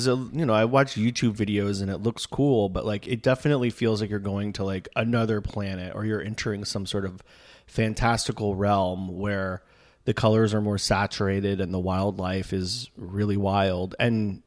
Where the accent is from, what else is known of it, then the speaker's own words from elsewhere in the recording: Florida, United States; We can say that because we're from Florida.